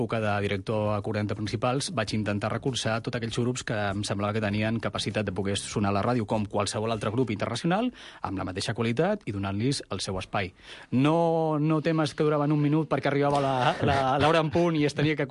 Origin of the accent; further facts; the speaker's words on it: Girona, Catalonia, Spain; Jo sóc de Girona, doncs he viscut pràcticament tota la vida a la Costa Brava